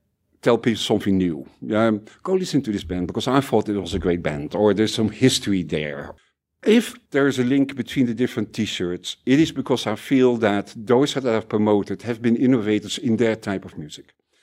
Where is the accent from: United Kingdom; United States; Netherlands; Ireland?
Netherlands; And also, I'm Dutch, so